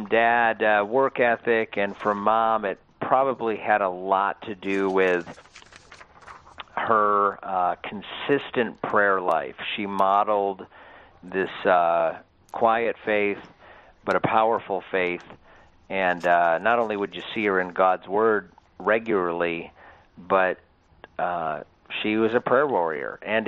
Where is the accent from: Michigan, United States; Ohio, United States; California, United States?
Michigan, United States; Grand Rapids; Well, I lived in Grand Rapids for 43 years, and it was an incredible time. I'm the oldest of five. Was born in 1970